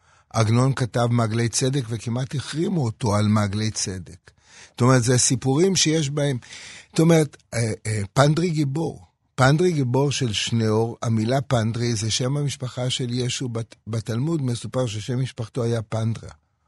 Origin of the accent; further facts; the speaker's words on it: Jerusalem, Jerusalem District, Israel; אני גדלתי בירושלים. לא גדלתי לא בתל אביב ולא ברחובות ולא בחיפה ולא בשום דבר אחר.